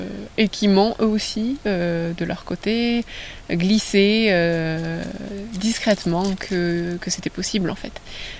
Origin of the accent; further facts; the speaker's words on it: Nouvelle-Aquitaine, France; Déjà, j'ai grandi au Pays Basque, dans une vallée pastorale. Déjà un pays très pastoral.